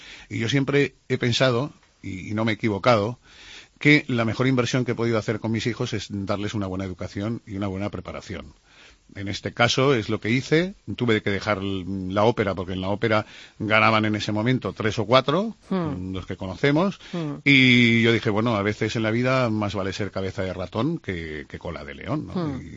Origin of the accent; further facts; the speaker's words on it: Valencia, Valencian Community, Spain; Me gustaría, pues, escenificarla aquí en Valencia, en mi tierra.